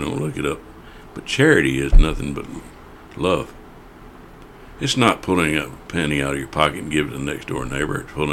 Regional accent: Tyler, Texas, United States; I was born here. I changed zip codes, though. I have moved around inside Smith County, but stayed basically in Smith County and farmed for year

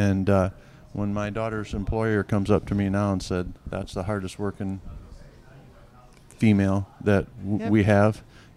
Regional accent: Midwest, United States; I was raised in the Midwest on a farm. We weren't wealthy by any means.

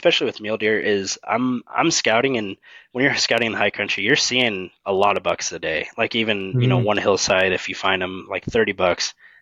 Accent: Oregon, United States; That's all I would focus on growing up in Oregon too.

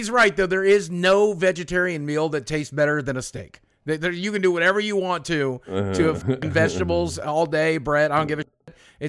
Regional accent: Arkansas, United States; I've lived in Arkansas since 1995-ish, 96, and I have been born and bred in the Clinton territory.

